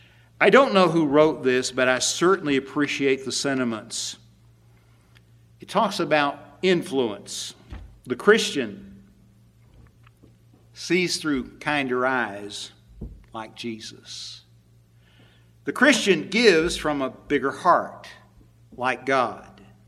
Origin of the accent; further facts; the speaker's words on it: West Virginia, United States; I'm from West Virginia, where if you can see a quarter mile ahead of you, you're doing well. You're always down in the valley looking up.